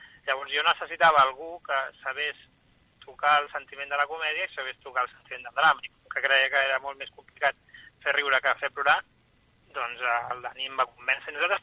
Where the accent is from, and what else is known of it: Barcelona, Catalonia, Spain